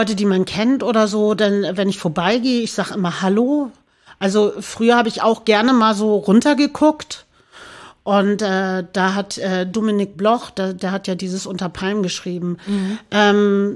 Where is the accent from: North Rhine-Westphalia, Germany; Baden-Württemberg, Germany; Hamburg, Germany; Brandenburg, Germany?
Hamburg, Germany; Mein Heimatort in Hamburg ist Barmbek.